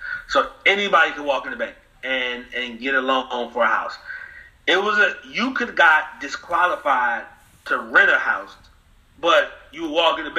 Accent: Elizabeth, New Jersey, United States; moved away as an adult; now in Charlotte, United States; All right, so background, born and raised in New Jersey. I've been in Charlotte since 2008.

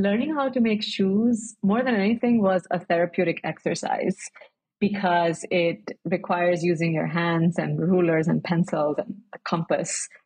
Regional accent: Kanpur, Uttar Pradesh, India; English is a second language; now in Amsterdam, Netherlands; Kanpur is where I grew up in India, and I get away for the winters and go and spend some time in the sun there with my family. So I split my time between them, but I'm mostly based in Amsterdam.

